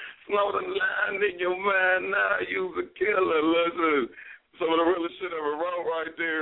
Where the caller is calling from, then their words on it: Ohio, United States; In the building. Northside 614.